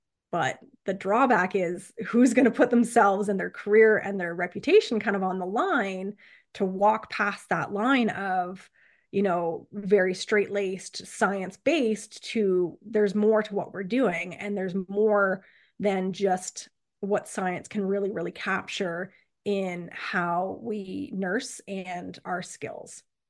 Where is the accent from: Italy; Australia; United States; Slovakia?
United States; the South; But, you know, I wasn't from the town. I was from the South. And there was kind of this connotation that, you know, the Southerners were entitled and bratty and a pain.